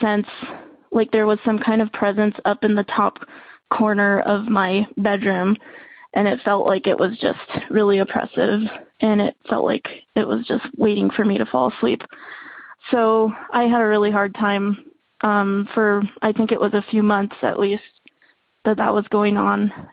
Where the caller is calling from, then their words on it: Santa Fe, New Mexico, United States; I'm calling from Santa Fe, New Mexico.